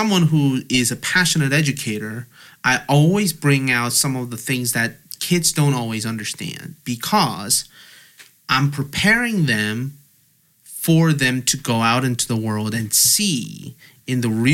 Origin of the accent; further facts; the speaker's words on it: South Korea; English is a second language; when I was growing up in Korean elementary school system, principal would always say, brush your teeth.